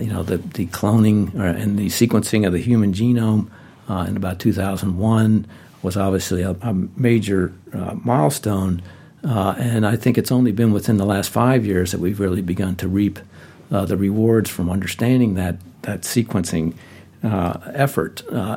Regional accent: Baltimore, Maryland, United States; I grew up in Baltimore. I was actually born up the street here at Johns Hopkins Hospital.

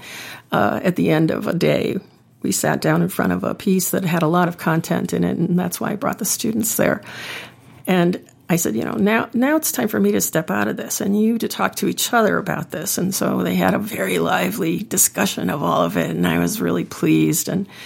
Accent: Chicago, Illinois, United States; also born or lived in Colorado; now in Baltimore, United States; I lived in Colorado. I grew up in Chicago, actually, and went to school there, and then moved to Colorado after I was married

